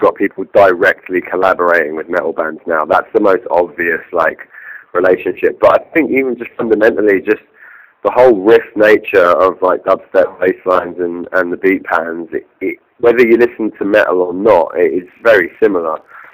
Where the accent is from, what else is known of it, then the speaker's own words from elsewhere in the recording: London, United Kingdom; I'm from London, born and bred. Spent a few years living in, you know, various places. London's where I'm from, and it's where I'm going to continue to be from for the foreseeable future.